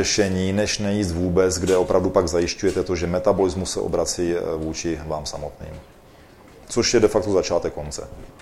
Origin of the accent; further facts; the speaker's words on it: South Moravian Region, Czechia; born there; protože jsem se narodil na Jižní Moravě ve vinařské rodině, takže jsem původně vinář